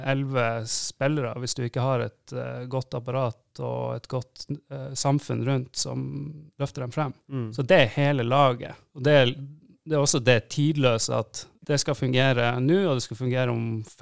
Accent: Tromsø, Troms, Norway; vi er fra Nord-Norge, vi er fra Tromsø

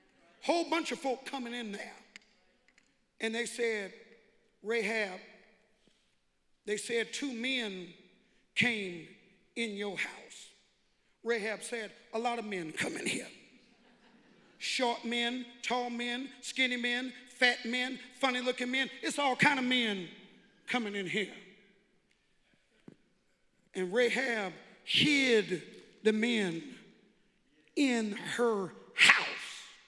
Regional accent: United States; now in Alabama, United States; I'm from Washington, and I came to Alabama to tell you how great your God is.

